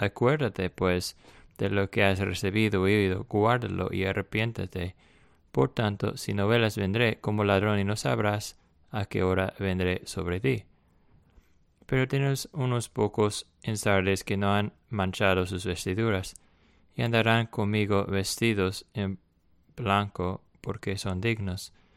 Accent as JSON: {"language": "Spanish", "region": "South Carolina", "country": "United States", "said": "el área donde yo vine de Carolina"}